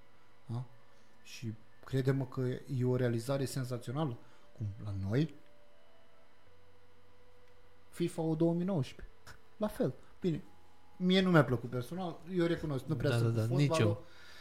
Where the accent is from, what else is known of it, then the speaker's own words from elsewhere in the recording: Romania; noi nu suntem făcuți ca români, nu, asta e adevărul, nu suntem obișnuiți, da, să lucrăm în echipă.